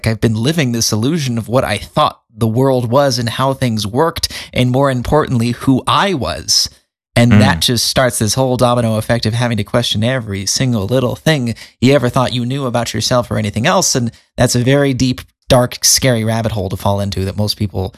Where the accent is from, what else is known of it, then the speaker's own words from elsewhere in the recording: Encinitas, California, United States; I grew up in North San Diego County, a little paradisical beach town called Encinitas.